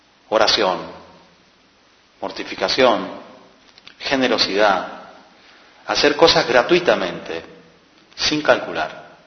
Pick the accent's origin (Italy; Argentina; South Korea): South Korea; Spanish is a second language; En el colegio en mi país, en Corea, te hacían estudiar un montón, pobres chicos.